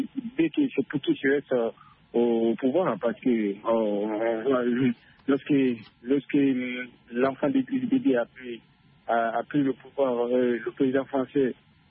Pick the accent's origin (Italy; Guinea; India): Guinea; mon pays d'origine, la Guinée